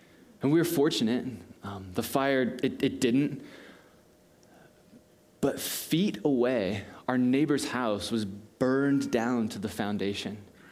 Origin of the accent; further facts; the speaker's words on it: San Diego, California, United States; I grew up in San Diego, so this weather is crazy. But growing up in San Diego, and specifically in Southern California